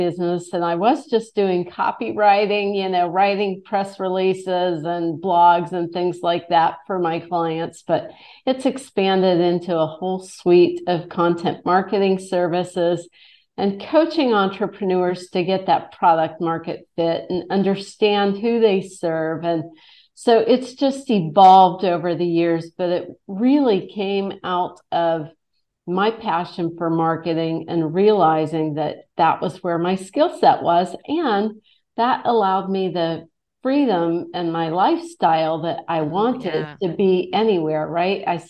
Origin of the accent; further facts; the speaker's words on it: Indiana, United States; I grew up in the Midwest near you, and most of my family depended on union jobs